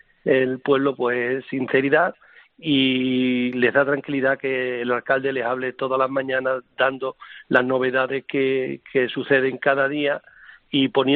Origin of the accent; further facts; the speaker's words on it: Deleitosa, Extremadura, Spain; Yo estoy muy agradecido a la gente de mi pueblo